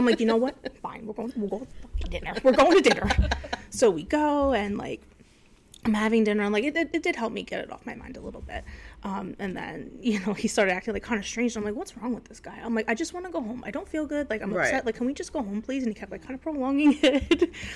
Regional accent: New Jersey, United States; I am from New Jersey and I'm visiting Long Island with the lovely girls here and it's been a great experience.

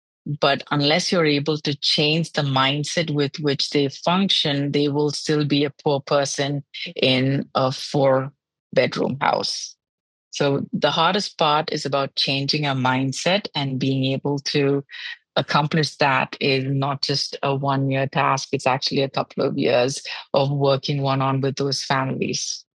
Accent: Dubai, United Arab Emirates; Even though I grew up in Dubai, I didn't grow up unaware of what was happening in other parts of the world.

